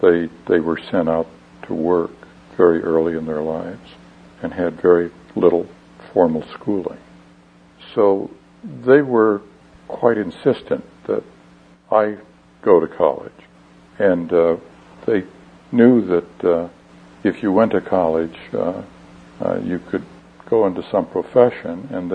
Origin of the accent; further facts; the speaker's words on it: New York, United States; In upstate New York. It's south of Syracuse, and it's near the Catskill Mountains. There are many hills and valleys and where I grew up, and it's a very beautiful place with lots of trees and lakes and so forth.